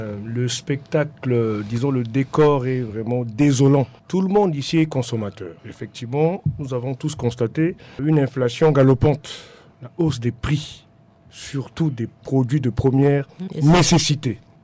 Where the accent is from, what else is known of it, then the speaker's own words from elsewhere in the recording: Central African Republic; Non, en tant que Centrafricain, en tant que consommateur, et je me mets à la place des millions de Centrafricains qui consomment, qui souffrent.